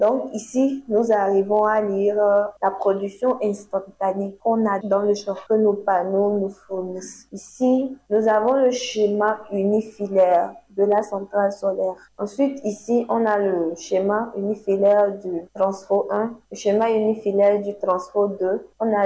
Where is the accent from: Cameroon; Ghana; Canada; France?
Ghana; Accra, Greater Accra; Mon parcours, je suis née à Accra. J'ai fait mes études jusqu'à avoir le bac à Accra.